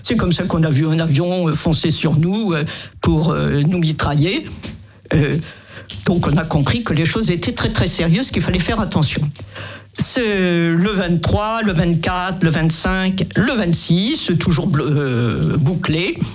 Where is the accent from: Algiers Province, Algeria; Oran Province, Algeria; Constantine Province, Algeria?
Algiers Province, Algeria; Algiers; j'étais de Babeloine